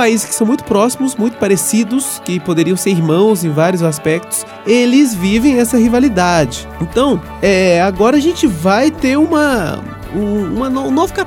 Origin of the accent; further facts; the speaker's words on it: Bolivia; now in Brazil; Eu vim da Bolívia mesmo, sou boliviano.